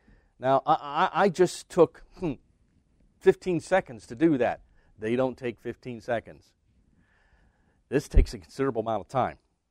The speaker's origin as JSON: {"language": "English", "town": "Lancaster", "region": "Pennsylvania", "country": "United States", "tie": "born or raised there", "said": "I come from the Pennsylvania Dutch country in Lancaster, Pennsylvania. That's where I spent most of my life."}